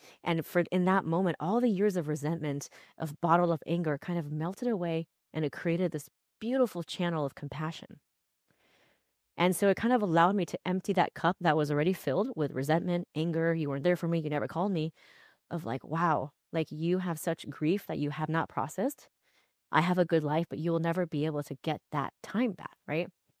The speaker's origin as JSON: {"language": "English", "country": "United States", "said": "And also the fact that she grew up in communist China without running water or electricity, and I'm fully American."}